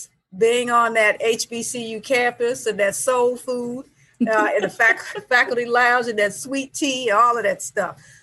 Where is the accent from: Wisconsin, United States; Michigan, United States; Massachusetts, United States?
Michigan, United States; Yes, I grew up in Michigan and I went to Ohio State.